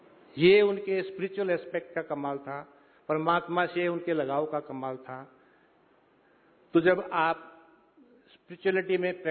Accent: Haryana, India; मैं हरियाणा से आता हूं, हरियाणा सरकार ने तो बहुत ही अच्छी फैसिलिटीज दी हुई हैं।

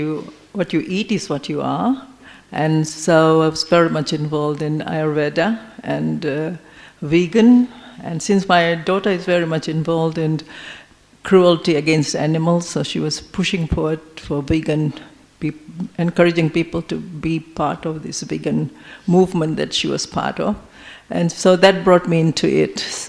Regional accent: Australia; from Australia.

